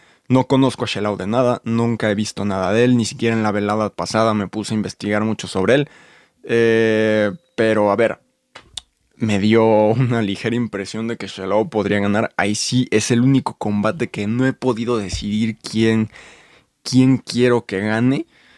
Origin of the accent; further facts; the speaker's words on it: Mexico; Sí, soy mexicano. Obviamente tengo un poco de preferencia hacia los mexicanos